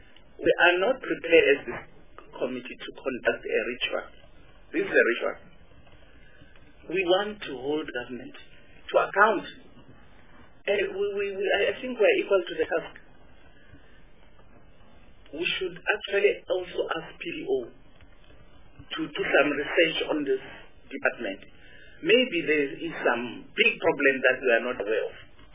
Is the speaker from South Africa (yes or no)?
yes; Limpopo, South Africa; I come from Limpopo. Mwami Dryden is my home. I come from Mwami.